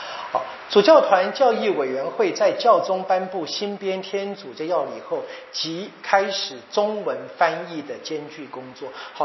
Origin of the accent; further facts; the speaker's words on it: China; 为什么我们中国人自己不能够就决定了？